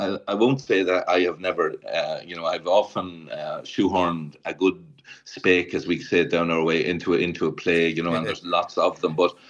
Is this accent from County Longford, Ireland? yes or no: yes; County Longford, Ireland; I'm from Longford.